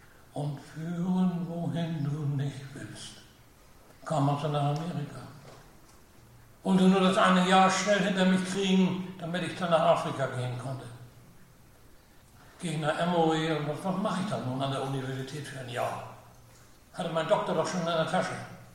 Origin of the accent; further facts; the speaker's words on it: Germany; Wie ihr wisst, bin ich groß geworden in Deutschland